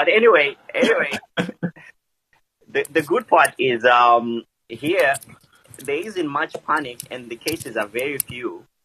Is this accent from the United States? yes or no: no; Zimbabwe; now in Japan; I'm from Zim.